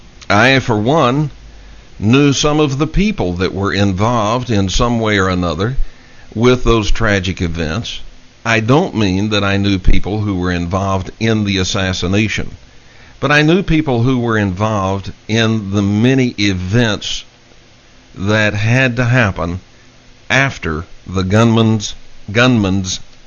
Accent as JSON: {"language": "English", "town": "Dallas", "region": "Texas", "country": "United States", "tie": "born or raised there", "said": "this tragic day in Dallas, Texas, my hometown."}